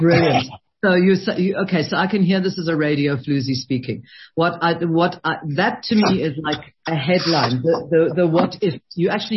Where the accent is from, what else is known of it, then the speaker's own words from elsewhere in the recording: South Africa; I'm speaking as a South African